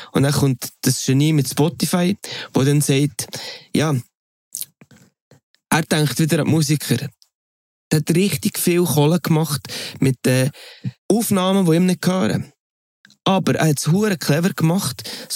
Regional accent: Switzerland; als Schweizer Mundartmusiker

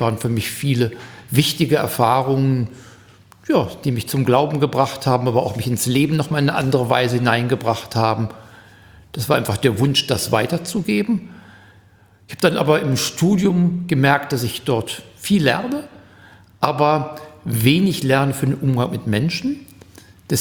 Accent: Hagen, North Rhine-Westphalia, Germany; now in Bünde, Germany; Ja, Hagener.

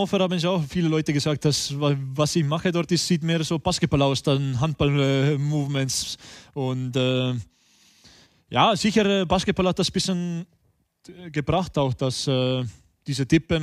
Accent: Põlva, Põlva County, Estonia; German is a second language; Und ich komme aus Stadt in Pölva.

